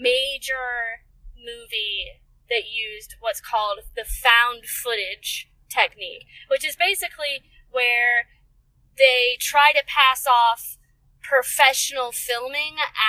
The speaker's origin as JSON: {"language": "English", "region": "Tennessee", "country": "United States", "tie": "born or raised there", "said": "So, I'm from Tennessee. That's where I grew up."}